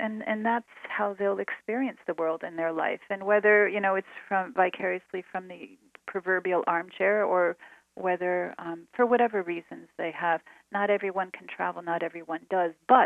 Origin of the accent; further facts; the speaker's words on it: United States; as an American, I had never experienced in this country